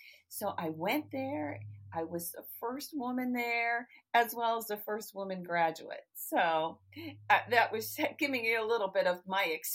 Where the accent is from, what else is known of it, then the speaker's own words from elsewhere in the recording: Pennsylvania, United States; They used to have these Christian festivals, and I'm from Pennsylvania.